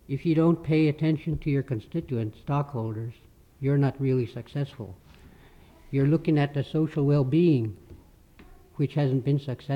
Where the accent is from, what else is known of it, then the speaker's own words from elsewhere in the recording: Nulato, Alaska, United States; I'm from Nalato.